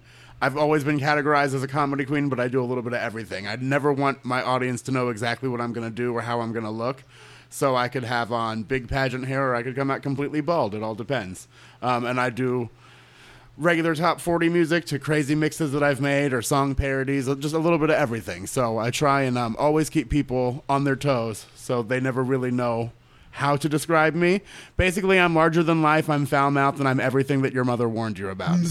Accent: Orlando, Florida, United States; Born and raised in Orlando, yep.

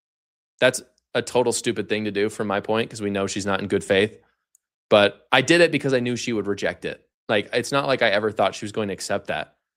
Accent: Provo, Utah, United States; I grew up here. I grew up in Provo, Utah.

